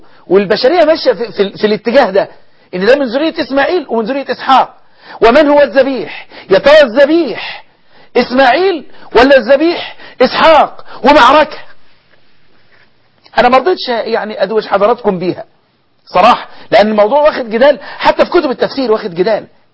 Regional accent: Egypt; رواية حفص الموجودة عندنا في مصر

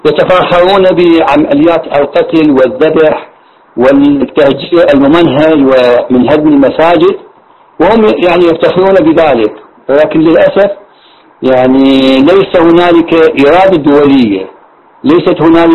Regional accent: Iraq; يعني تهج في نفوسنا كعراقيين خاصة لما وصلنا إليه

